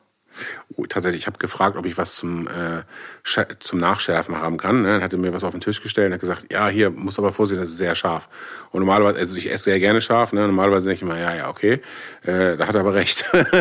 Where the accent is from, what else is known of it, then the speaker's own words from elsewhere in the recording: Geesthacht, Schleswig-Holstein, Germany; In der Heimatstadt, meiner Heimatstadt Geesthacht